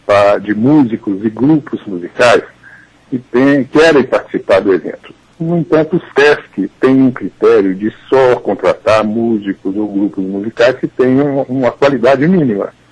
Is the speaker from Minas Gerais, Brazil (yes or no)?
yes; Minas Gerais, Brazil; Nós começamos em Diamantina, também como mineiros